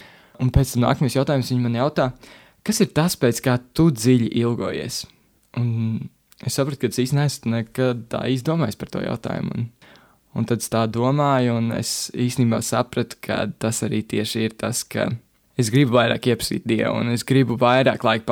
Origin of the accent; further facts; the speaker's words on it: Cēsis, Cēsis Municipality, Latvia; Nu, es esmu no Cēsīmes, mācos Cēsoles ģimnāzijā, tagad 12. Klasi sāku